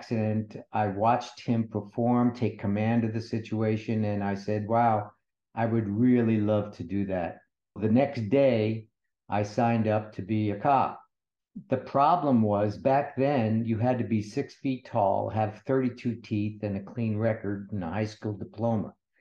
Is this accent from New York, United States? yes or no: yes; New York City, New York, United States; born there; also born or lived in Santa Barbara; I was born in New York City and eventually came out with my parents to California. My father's job brought him out here and we settled in Santa Barbara where I spent my second portion of my teenage years.